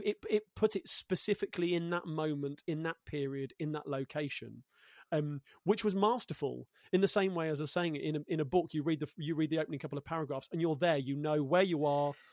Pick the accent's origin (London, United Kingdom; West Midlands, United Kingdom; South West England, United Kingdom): West Midlands, United Kingdom; Coventry; Born and raised in Coventry in the Midlands, which is very odd because I'm not northern enough to be a northerner, and I'm not southern enough to be a southerner. So I would say I'm a Midlander.